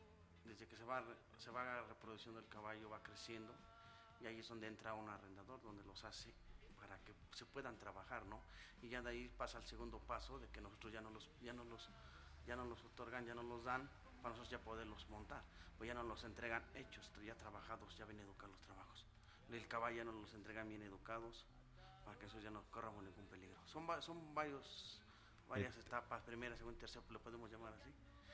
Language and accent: Spanish; Santo Tomás Ajusco, Mexico City, Mexico; Sí, soy nativo de aquí del pueblo de Santo Tomás Ajusco.